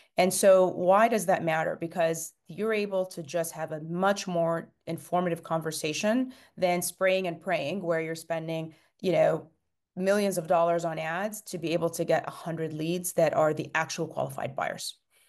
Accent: Cairo, Cairo Governorate, Egypt; moved away as an adult; now in United States; So I am born and raised in Cairo, Egypt. I came to the United States in the mid-90s at the ripe age of 20 to come and do my graduate work

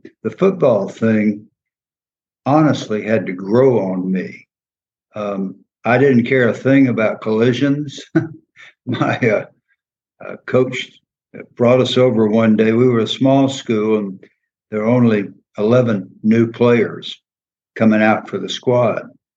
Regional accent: College Park, Georgia, United States; I grew up in College Park, Georgia.

